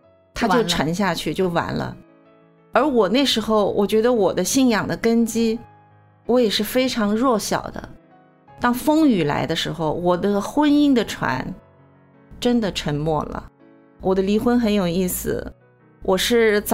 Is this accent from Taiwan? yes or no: no; China; 我们中国人那种理解，妈妈觉得为孩子牺牲，为家庭牺牲是很正常的